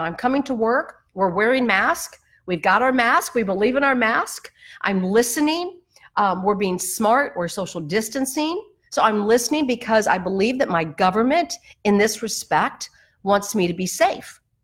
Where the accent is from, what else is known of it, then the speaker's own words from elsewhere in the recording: United States; That's my right as a citizen, as an American, and as a Christian.